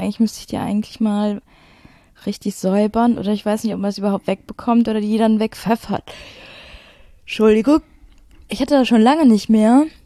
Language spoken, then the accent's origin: German; Duisburg, North Rhine-Westphalia, Germany; ich bin aus Duisburg